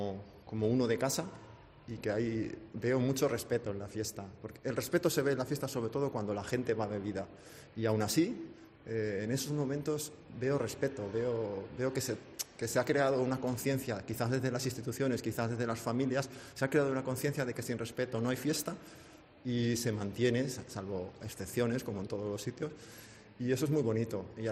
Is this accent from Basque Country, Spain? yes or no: no; Ayora, Valencian Community, Spain; Yo he sido corredor de encierros desde pequeño en mi pueblo, en Ayora, en Valencia, un pueblo con mucha tradición taurina